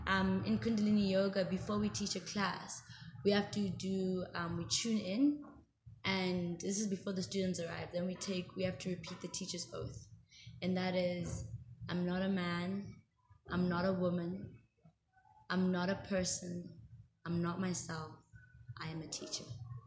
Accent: Lesotho; also born or lived in Canada / England; I am from Lesotho originally. Mm. I grew up in Lesotho, Canada, and England.

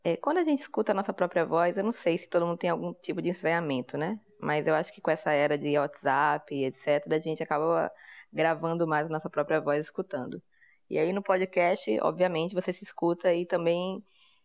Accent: Recife, Pernambuco, Brazil; sou de Recife, sou do podcast Somos Cíntia

